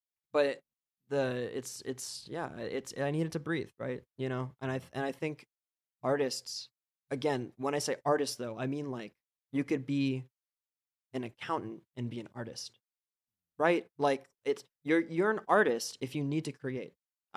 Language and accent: English; Philadelphia, Pennsylvania, United States; I'm from Philly.